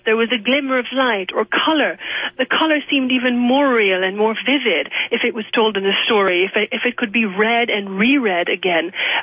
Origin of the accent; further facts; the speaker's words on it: Iran; also born or lived in Paris, France; Well, it began because I was an exiled Iranian child. I was born in Paris, actually, but we had very briefly lived in Iran, and we came out at the time of the revolution.